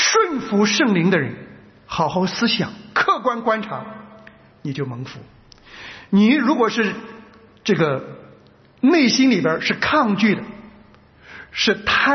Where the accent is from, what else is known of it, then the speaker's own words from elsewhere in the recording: China; now in Australia; 我们是中国人？我们是华人？我们现在在哪里？我们在 Australia。 我那时候来澳洲的时候，